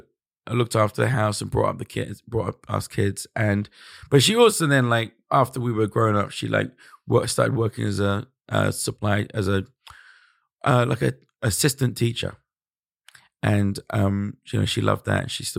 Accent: London, United Kingdom; I'm from London.

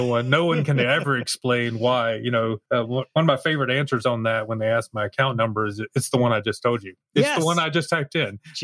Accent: the South, United States; actually, I'm from the South, so I say love her to death

